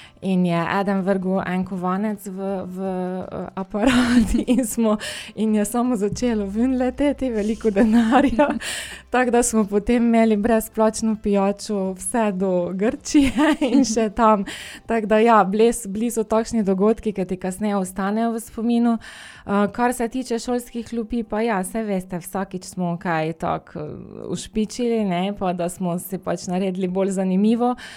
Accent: Ljutomer, Mura, Slovenia; ker sem sama iz Ljutomera.

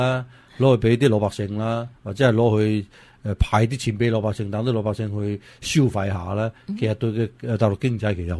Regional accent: Taiwan; Cantonese is a second language; 作為台灣人嚟講嘅話咧，其實咧好多時候都台灣人咧都覺得唔會打嘅嚇

